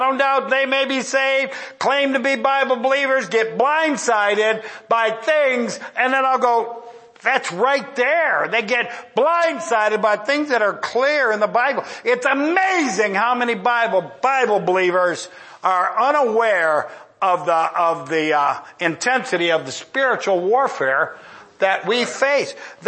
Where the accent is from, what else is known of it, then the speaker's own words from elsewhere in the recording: Ireland; And number two, I'm Irish. I don't even agree with myself sometimes.